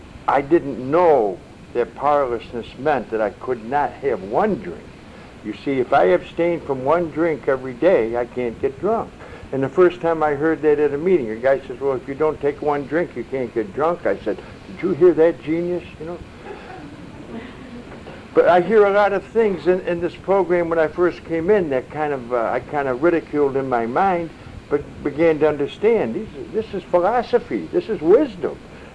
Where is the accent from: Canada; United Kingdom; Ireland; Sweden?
Ireland; But you know, as Irish, you don't have to wear green because you can always tell an Irishman.